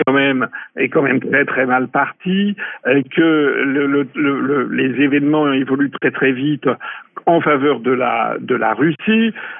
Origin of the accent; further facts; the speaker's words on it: France; quand on est français et qu'on s'intéresse aux questions internationales